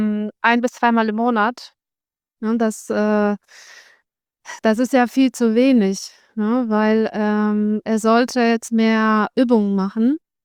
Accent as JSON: {"language": "German", "country": "Poland", "first_language": "Polish", "moved": "yes", "lives_now": "Bochum, Germany", "said": "Ich bin Polin. Ich bin Dolmetscherin und Übersetzerin für Polnisch"}